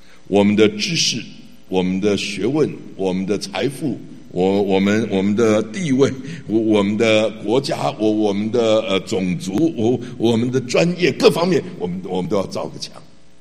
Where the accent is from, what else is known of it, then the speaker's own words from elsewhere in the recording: Jiangxi, China; 而且他说我也是江西人啊